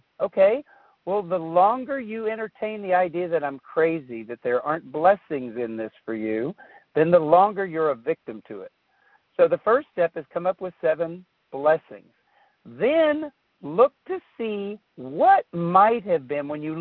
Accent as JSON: {"language": "English", "region": "Texas", "country": "United States", "tie": "born or raised there", "said": "You know, blue collar, hey, I grew up in Texas, Friday Night Lights, tough."}